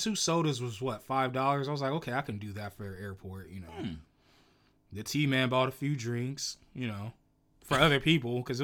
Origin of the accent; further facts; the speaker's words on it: San Francisco, California, United States; Like, so even my city, I'm from San Francisco. I've been shot at, stabbed, robbed, jumped.